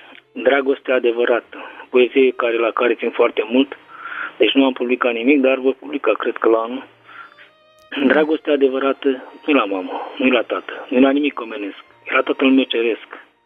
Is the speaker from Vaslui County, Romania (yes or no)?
yes; Bârlad, Vaslui County, Romania; eu sunt moldovean, doamnă, eu sunt din partea Burladului. Un oraș micos, nu se compară cu București, cu orașele mari.